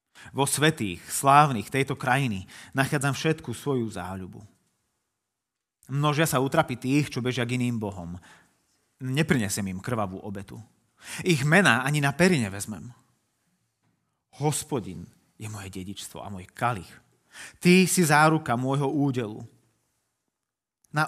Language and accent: Slovak; Trnava, Trnava Region, Slovakia; Neviem, ako je to u vás v Nitre, ale u nás v Trnave sú mnohí ľudia vyčerpaní a už melú z posledného.